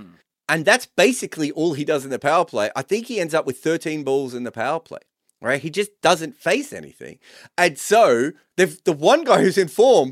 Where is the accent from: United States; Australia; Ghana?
Australia; And I remember as Australian fans all going, isn't this the guy who just blocks every single ball?